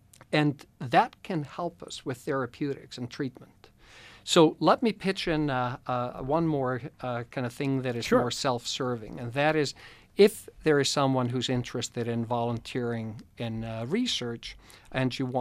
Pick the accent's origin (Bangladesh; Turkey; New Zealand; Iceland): Iceland; And in my home country, Iceland, actually, 0.5% of the population has been identified to have a protective gene.